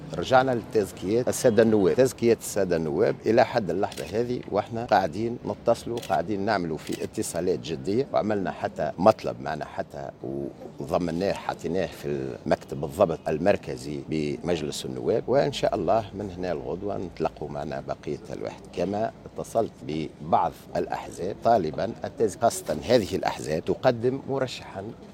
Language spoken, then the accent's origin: Arabic; Thala, Kasserine Governorate, Tunisia; من مواليد 68 أصيل منطقة تالة.